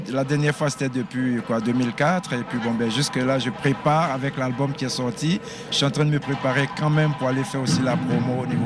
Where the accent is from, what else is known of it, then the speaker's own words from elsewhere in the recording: Bouaké, Vallée du Bandama, Côte d’Ivoire; born there; depuis ma ville natale, Boaké, j'avais monté un petit groupe